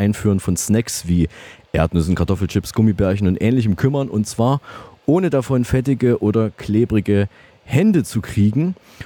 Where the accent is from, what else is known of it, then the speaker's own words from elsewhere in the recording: Saalfeld, Thuringia, Germany; aus meiner Heimatstadt Saalfeld